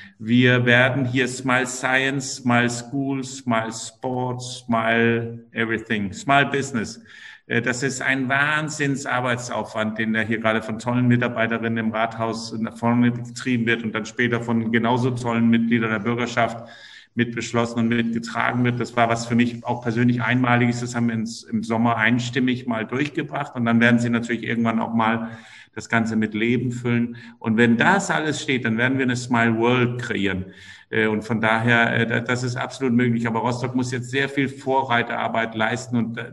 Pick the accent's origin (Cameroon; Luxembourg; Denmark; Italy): Denmark; ich bin Däne